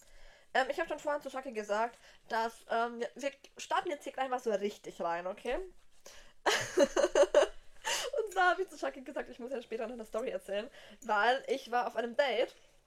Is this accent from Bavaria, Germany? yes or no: yes; Uffenheim, Bavaria, Germany; Wir kommen aus Uffenheim. Shaki wohnt in Würzburg, ich wohne gerade in Hopp.